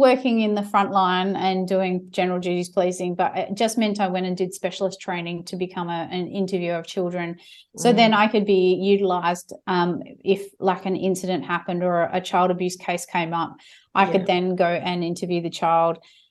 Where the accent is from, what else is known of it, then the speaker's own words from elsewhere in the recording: Western Australia, Australia; because I grew up in the Pilbara and I knew knew what it was like.